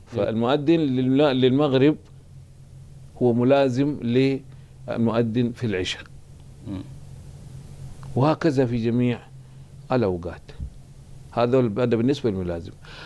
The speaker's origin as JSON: {"language": "Arabic", "town": "Mecca", "region": "Makkah Province", "country": "Saudi Arabia", "said": "عندنا في مكة نسميه شيخ المؤذنين"}